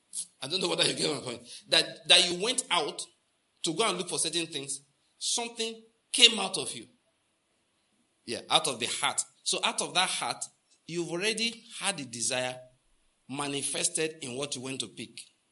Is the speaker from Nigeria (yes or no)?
yes; Enugu, Enugu State, Nigeria; now in United States; So maybe I'm a bushman. I came from Enugu.